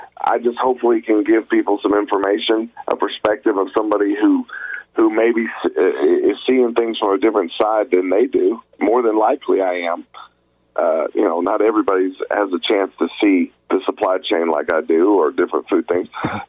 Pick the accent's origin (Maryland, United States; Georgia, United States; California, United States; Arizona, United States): Georgia, United States; I grew up in Georgia, so I'm fairly familiar with Alabama.